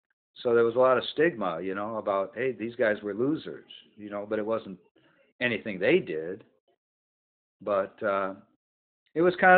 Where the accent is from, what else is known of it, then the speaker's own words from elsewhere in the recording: Detroit, Michigan, United States; it was probably because of the working class neighborhood I grew up in Detroit, you know.